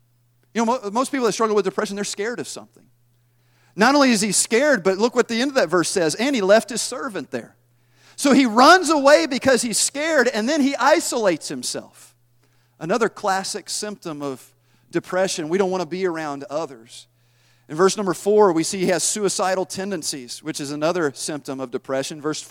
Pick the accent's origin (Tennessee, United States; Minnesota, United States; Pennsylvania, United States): Tennessee, United States; I'm from Tennessee, all right?